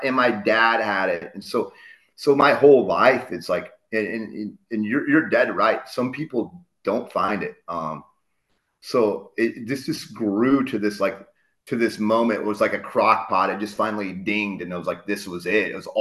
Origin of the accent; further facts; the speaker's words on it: Ottumwa, Iowa, United States; I think you and we had that in Ottumwa growing up in Southeast Iowa.